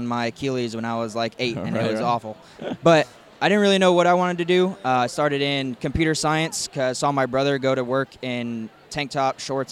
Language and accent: English; California, United States; moved away as an adult; So I grew up in California, and I wanted to get out of there as soon as I could. So I spent my first year of school in Abilene, Texas.